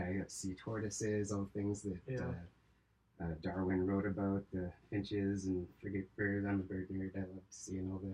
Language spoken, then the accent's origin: English; Edmonton, Alberta, Canada; I went to I grew up in Edmonton.